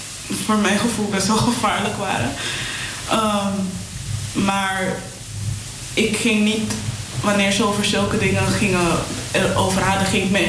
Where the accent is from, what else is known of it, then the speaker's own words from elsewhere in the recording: North Holland, Netherlands; Ik ben wel opgegroeid in Zuidoost.